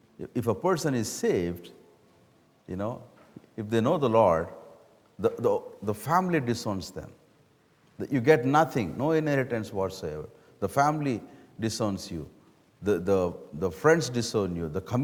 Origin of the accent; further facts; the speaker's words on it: India; English is a second language; Generally back home, Mennonites speak for long. And then being an Indian, that adds to the timing.